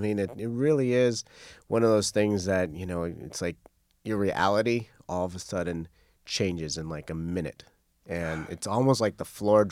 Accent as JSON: {"language": "English", "country": "United States", "tie": "born or raised there", "also_born_or_lived": "Costa Rica", "said": "I grew up Jewish in America."}